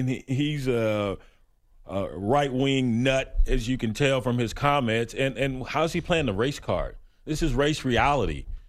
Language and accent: English; Lubbock, Texas, United States; Knucklehead, I've never been to Africa. I'm from here. I'm from Lubbock, Texas.